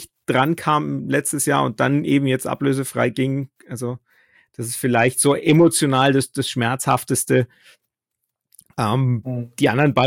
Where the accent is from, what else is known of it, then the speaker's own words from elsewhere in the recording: Nuremberg, Bavaria, Germany; Und das dann in Fürth, was dann besonders pikant ist als Nürnberger.